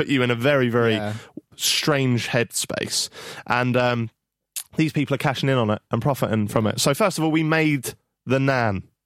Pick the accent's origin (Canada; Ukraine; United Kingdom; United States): United Kingdom; Norwich, East of England; I'm from Norwich.